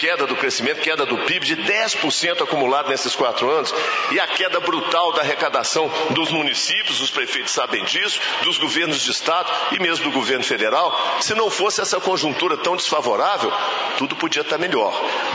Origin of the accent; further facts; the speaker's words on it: Minas Gerais, Brazil; Nós nascemos em Minas, mas somos mineiros